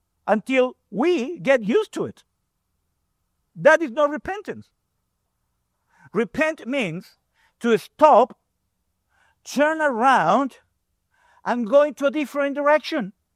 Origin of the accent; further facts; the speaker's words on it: Venezuela; English is a second language; now in Australia; I grew up in Venezuela. We drive like here.